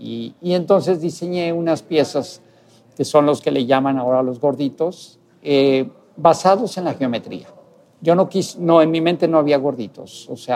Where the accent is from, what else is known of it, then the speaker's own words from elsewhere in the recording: Tlaquepaque, Jalisco, Mexico; Pero lo mejor es que eres mexicano y eres de Tlaquepaque.